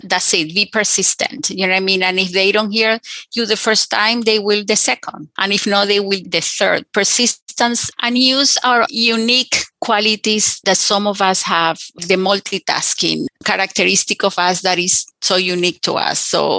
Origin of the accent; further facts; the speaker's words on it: Venezuela; now in United States; I grew up in Venezuela where I wasn't aware.